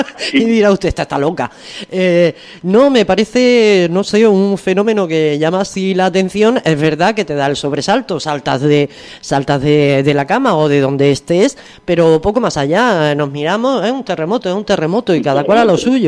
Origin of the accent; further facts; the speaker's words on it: Cabo de Palos, Region of Murcia, Spain; also born or lived in Andalusia; está en la costa murciana, muy cerca de La Manga, está Cabo de Palos. Yo lo sé porque es mi tierra, y bueno, pero también sé dónde está el Cabo de Gata, que también es mi tierra.